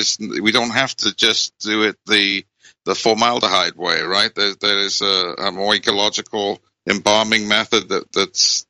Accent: Wales, United Kingdom; I grew up in Wales back in the 50s

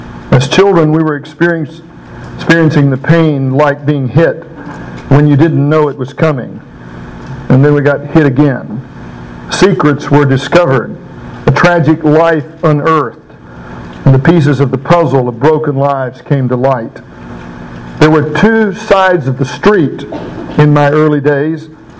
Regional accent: Mississippi, United States; The Delta begins in the foyer of the Peabody Hotel, going south to Mississippi, and I grew up in the Delta.

